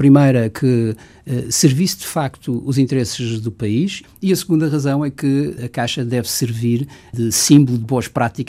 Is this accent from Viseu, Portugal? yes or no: no; Madeira, Portugal; A minha terra.